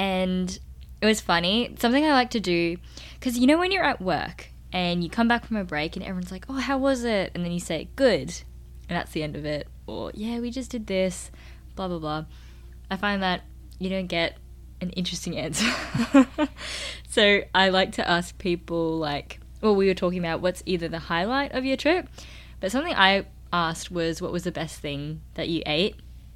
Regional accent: Melbourne, Victoria, Australia; I'm from Melbourne and we say potato cake

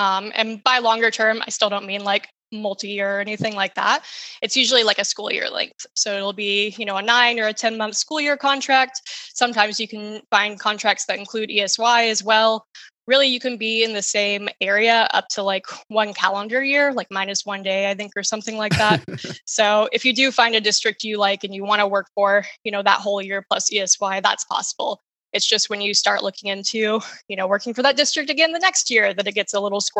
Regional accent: Kentucky, United States; But then it's also like my home state is Kentucky.

